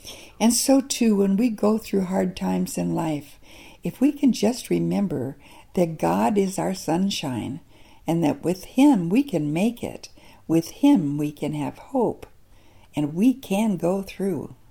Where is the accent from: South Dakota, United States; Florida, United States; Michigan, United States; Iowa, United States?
South Dakota, United States; I remember growing up in South Dakota, we often had severe winters with snow piled high everywhere.